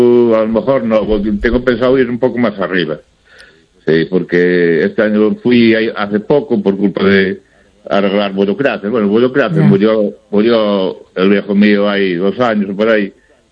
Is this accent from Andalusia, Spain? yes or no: no; Narón, Galicia, Spain; soy el de Narón